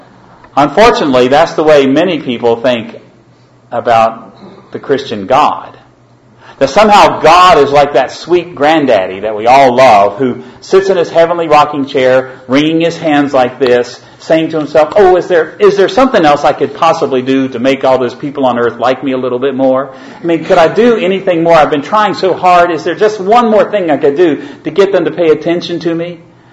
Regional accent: Virginia, United States; I come from Virginia. We have a great state flag.

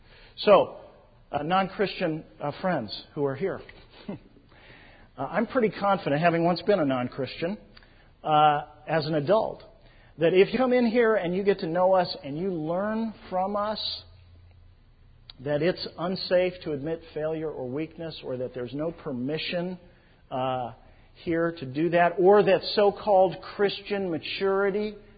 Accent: California, United States; also born or lived in Seattle; Now, when Maria and I, we lived in Seattle for 9 years. Okay. Now, we're both born and raised in California.

